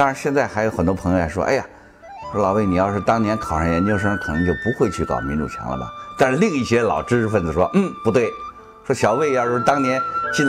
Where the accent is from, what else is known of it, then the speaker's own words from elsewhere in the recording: Beijing, China; 我出生在一个中国共产党的一个干部家庭，那时候我们家住在颐和园里头，那时候颐和园是中共中央或者中央军委的所在地，我们家跟老毛家是隔壁